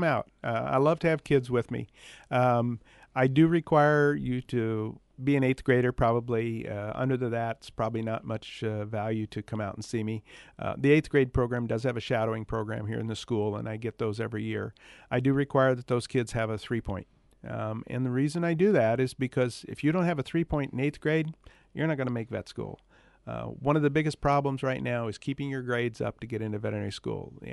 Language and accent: English; Perry, Iowa, United States; now in Atlantic, United States; We came here. I was not from here. I was from Perry originally.